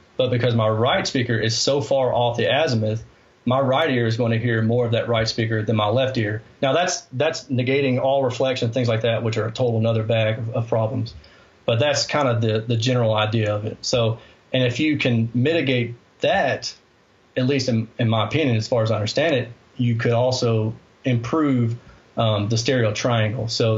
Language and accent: English; Alabama, United States; I'm from Alabama, so I get a pass, right?